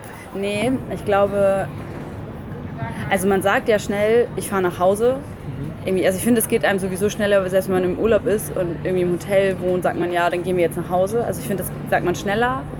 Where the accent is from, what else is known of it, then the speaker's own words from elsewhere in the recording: Cuxhaven, Lower Saxony, Germany; also ich hänge schon sehr an meiner Heimat, also an Cuxhaven